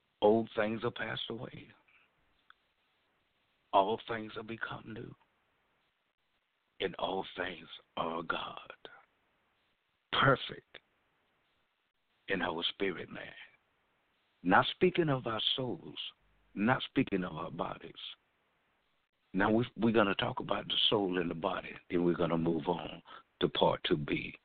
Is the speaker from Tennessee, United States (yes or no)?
no; Georgia, United States; So it reminds me, from my hometown, we have a tourist attraction. I'm from Georgia, and we have a tourist attraction.